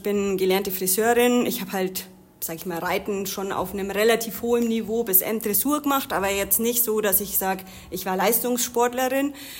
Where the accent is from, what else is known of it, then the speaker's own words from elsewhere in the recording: Amberg, Bavaria, Germany; Ich komme aus Amberg. Ich bin 34 Jahre alt